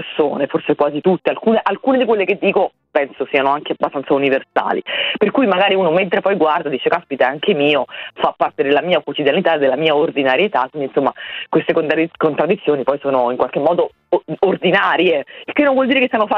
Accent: Naples, Campania, Italy; vedi che sono in realtà napoletana

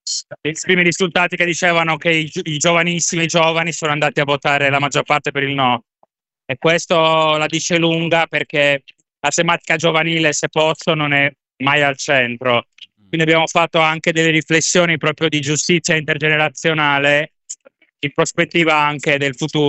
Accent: Sardinia, Italy; now in Milan, Italy; sono sardo ma vivo a Milano da tanto tempo

